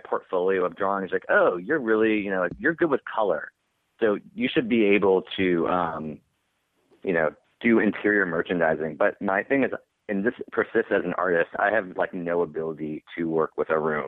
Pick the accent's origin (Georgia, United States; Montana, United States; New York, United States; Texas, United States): Texas, United States; also born or lived in Montreal, Canada; Oh, yeah, I just went to school there. I'm from Texas.